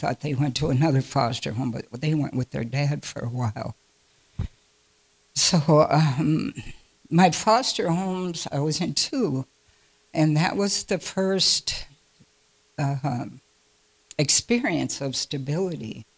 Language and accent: English; St. Paul, Minnesota, United States; So I grew up in St. Paul, and where Grandma was, the yards were back to back.